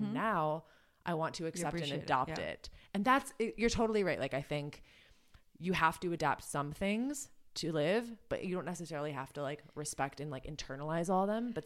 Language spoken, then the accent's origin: English; Wisconsin, United States; I mean, obviously growing up in Wisconsin, it's, you know, similar.